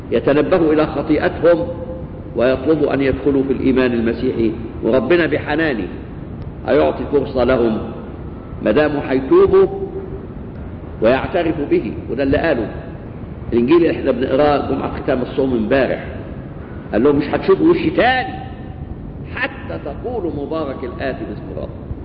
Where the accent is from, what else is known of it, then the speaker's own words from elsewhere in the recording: Egypt; زينا احنا كمصريين واليونان والرومان والإنجليز